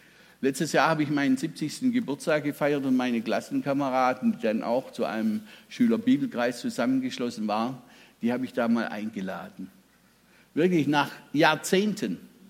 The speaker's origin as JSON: {"language": "German", "region": "Baden-Württemberg", "country": "Germany", "tie": "born or raised there", "said": "Als ich 16 Jahre alt war, aufgewachsen so in dem Milieu des schwäbischen Pietismus"}